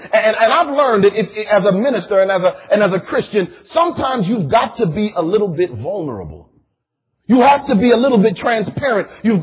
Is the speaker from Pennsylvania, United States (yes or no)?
no; Connecticut, United States; I grew up in Connecticut.